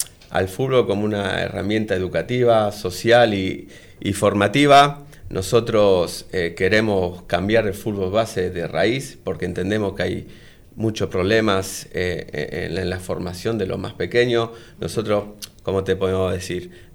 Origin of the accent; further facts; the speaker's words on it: Rosario, Santa Fe, Argentina; moved away as an adult; now in Spain; soy de Rosario, bueno, obviamente fanático de Newell, soy entrenador de fútbol y nada, hace 20 años que estoy viviendo en España